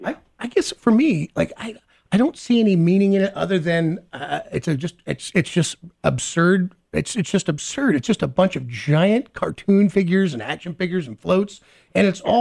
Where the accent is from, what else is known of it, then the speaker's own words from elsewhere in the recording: Kansas, United States; Oh, it's okay. I'm from Kansas. We travel prepared.